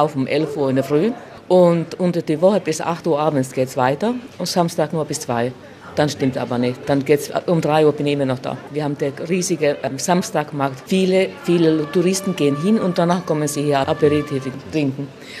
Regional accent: Finland; German is a second language; now in Italy; Ich komme aus Finnland, ja. Ich bin mit den drei Weihnachtsmann hier gelandet und bei geblieben einfach.

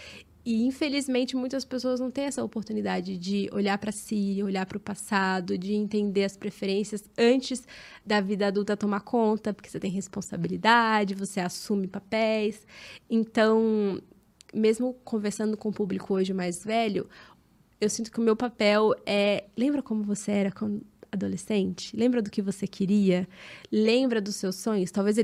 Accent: Minas Gerais, Brazil; Eu sou de Minas, né?

